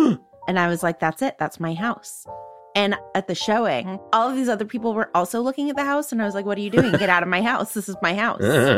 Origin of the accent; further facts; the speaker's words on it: California, United States; Like, I grew up in California and we do have rattlesnakes, right?